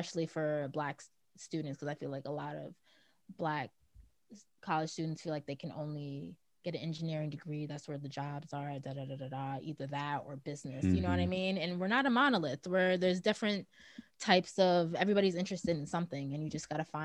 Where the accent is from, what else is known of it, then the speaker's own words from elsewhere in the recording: Mount Vernon, United States; I'm from Mount Vernon as well